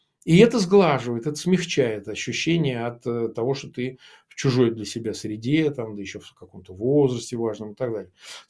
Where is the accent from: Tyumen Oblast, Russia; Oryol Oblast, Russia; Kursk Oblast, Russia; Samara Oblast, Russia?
Samara Oblast, Russia; Samara; moved away; на набережной у себя на родине в Самаре